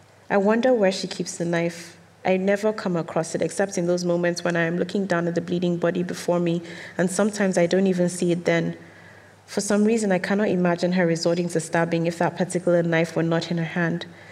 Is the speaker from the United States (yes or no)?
no; Nigeria; I'm Nigerian